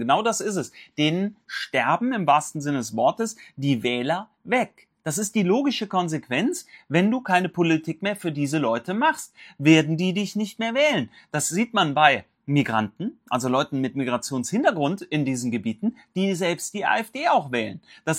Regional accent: Cologne, North Rhine-Westphalia, Germany; speziell auch in Köln beispielsweise, meine Heimatstadt

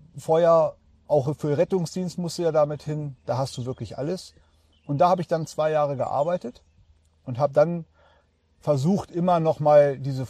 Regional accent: Hameln, Lower Saxony, Germany; Ich komme aus Hameln, Norden von Deutschland und bin Berufsfeuerwehrmann.

